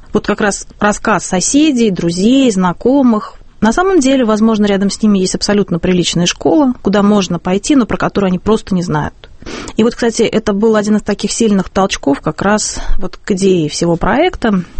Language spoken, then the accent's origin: Russian; Samara, Samara Oblast, Russia; now in Moscow, Russia; Вот моя личная история переезда в Москву, я вообще из Самары